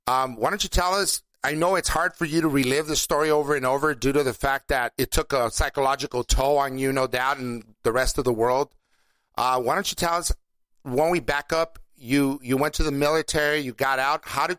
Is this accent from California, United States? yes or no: yes; Los Angeles, California, United States; yours truly used to live in Lincoln Heights. I grew up in Lincoln Heights, just east of the river.